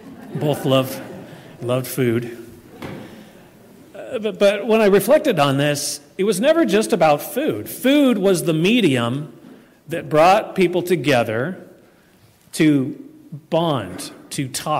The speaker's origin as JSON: {"language": "English", "region": "Oregon", "country": "United States", "said": "I'm originally from Oregon and have since lived in several different places."}